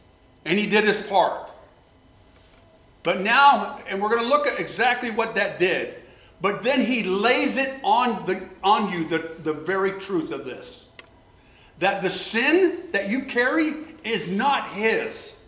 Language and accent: English; Northwest, United States; I'm a Norwegian from the Northwest